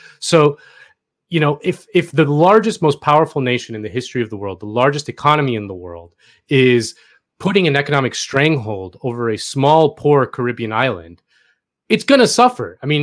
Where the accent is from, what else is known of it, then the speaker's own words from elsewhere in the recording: United States; Like I, as an American, and doing media in America, speaking to other Americans